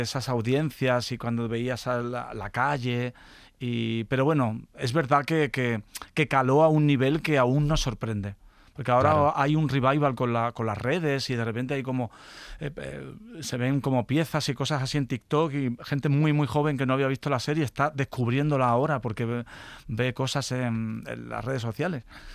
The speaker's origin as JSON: {"language": "Spanish", "town": "Seville", "region": "Andalusia", "country": "Spain", "tie": "born or raised there", "said": "Yo crecí en el Parque Alcosa."}